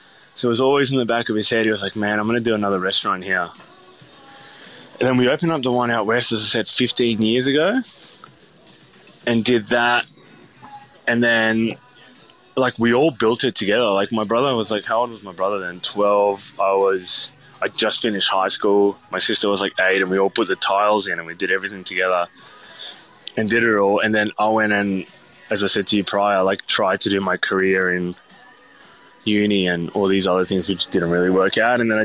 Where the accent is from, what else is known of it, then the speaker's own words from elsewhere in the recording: Skopje, North Macedonia; a town in Macedonia, which is where I'm from. So I'm from Skopje, which is the capital.